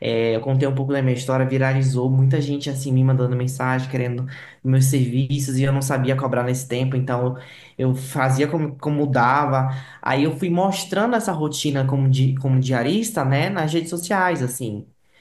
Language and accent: Portuguese; Manaus, Amazonas, Brazil; now in São Paulo, Brazil; Então, eu sou nascido e criado em Manaus, né? Sou do Amazonas, minha família inteira é de lá. Eu moro em São Paulo faz pouco tempo, acho que tem 2 anos e meio só. Eu sou de família humilde, né?